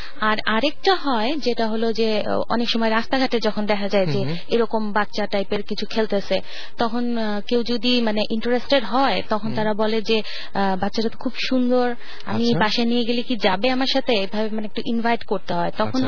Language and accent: Bangla; Dinajpur, Rangpur Division, Bangladesh; আমার দেশের বাড়ি দিনাজপুরে, এবং আমার অ্যাকচুয়ালি আমরা এখন ওখানে থাকি, বাট বেসিক্যালি আমার বাবা গাইবান্ধা ডিস্ট্রিক্ট থেকে